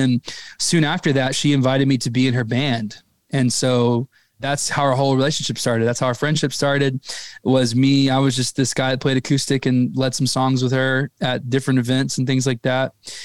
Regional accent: Texas, United States; I grew up in West Texas, about 4 hours west of Dallas. And then after high school, I moved to the Dallas area with some friends and started going to Gateway.

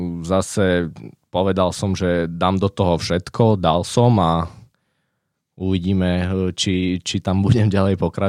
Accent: Prešov, Prešov Region, Slovakia; tým, že som bol z Prešova, tam v tých mládežníckych kategóriách sme neboli až takí dobrí

